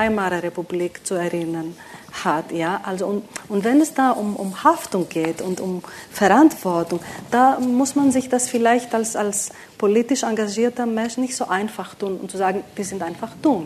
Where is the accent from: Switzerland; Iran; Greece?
Greece; Und das war für mich als Griechin, die ich mich damals sehr unsicher gefühlt hatte in meinem eigenen Land